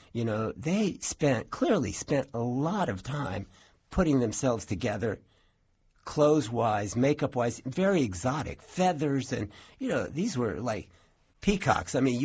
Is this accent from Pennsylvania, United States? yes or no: no; Columbus, Ohio, United States; because I grew up in Columbus and football was in my DNA